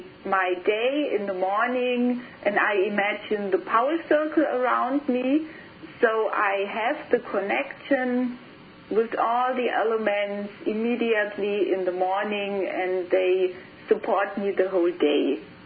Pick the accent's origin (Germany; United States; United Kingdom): Germany; English is a second language; Because I'm from Germany.